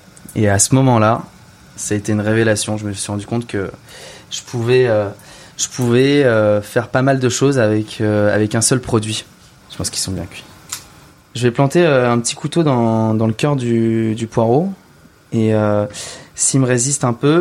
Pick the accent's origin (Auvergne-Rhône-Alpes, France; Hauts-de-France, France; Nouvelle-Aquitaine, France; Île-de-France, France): Île-de-France, France; J'ai grandi dans le Val d'Oise, juste à côté de la forêt.